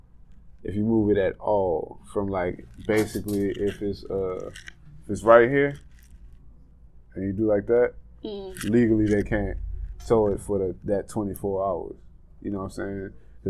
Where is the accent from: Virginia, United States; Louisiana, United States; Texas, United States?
Louisiana, United States; Lafayette; now in Los Angeles, United States; people don't realize that where we from in Louisiana, well, specifically Lafayette, I'm from the Plaza and all that shit